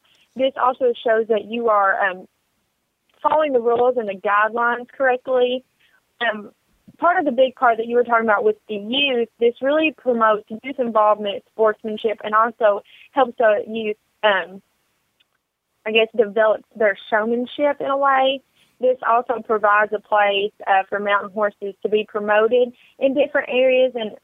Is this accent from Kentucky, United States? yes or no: yes; Kentucky, United States; you know, I'm from Kentucky. Obviously, you can tell by my accent. A lot of our listeners, if they're repeating listeners, obviously you all know that I am from Kentucky.